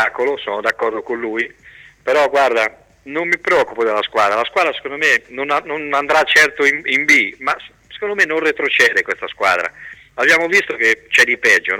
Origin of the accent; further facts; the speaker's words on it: Ancona, Marche, Italy; born there; sono nata ad Ancona 53 anni fa